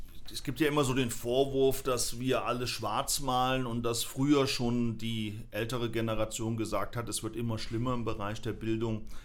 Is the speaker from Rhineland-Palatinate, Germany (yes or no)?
yes; Koblenz, Rhineland-Palatinate, Germany; Ich bin im Kreis Main-Koblenz geboren, oh. Aber ich bin ja hier in Koblenz aufgewachsen, ja, im Rauental.